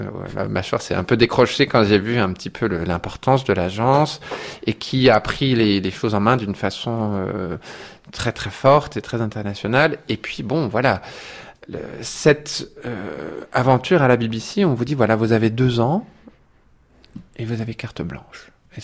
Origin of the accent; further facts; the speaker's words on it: Colombes, Île-de-France, France; born there; je suis né à Colombes, juste à côté de Paris, le 5 mai 1975, et je suis pianiste.